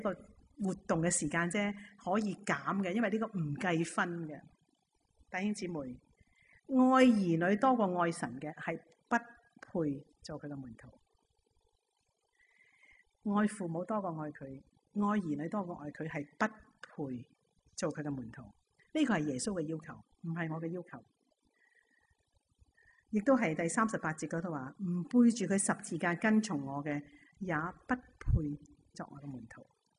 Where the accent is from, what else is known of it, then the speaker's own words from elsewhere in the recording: Hong Kong; 但系今日我哋香港人咧，唔好讲话你跟随